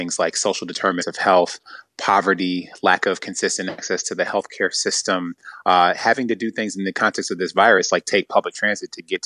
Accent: Detroit, Michigan, United States; this has hit the state of Michigan very hard, and my hometown of Detroit in particular.

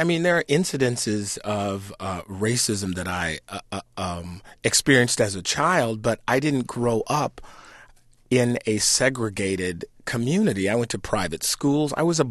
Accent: Detroit, Michigan, United States; In Detroit, we grew up in the Boston Edison area, these big, beautiful homes.

